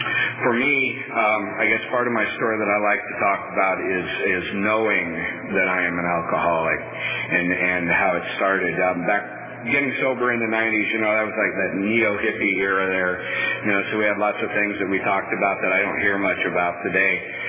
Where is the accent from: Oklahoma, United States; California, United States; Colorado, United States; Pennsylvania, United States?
California, United States; Fresno; I'm from Fresno.